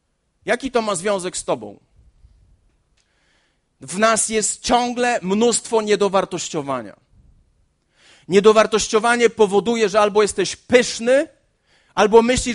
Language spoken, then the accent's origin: Polish; Olesno, Opole Voivodeship, Poland; Czy ja powinienem czuć presję, bo jestem z Olesna?